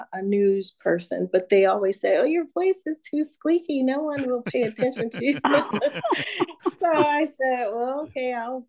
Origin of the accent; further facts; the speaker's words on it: St. Louis, Missouri, United States; Yes, I am originally from St. Louis.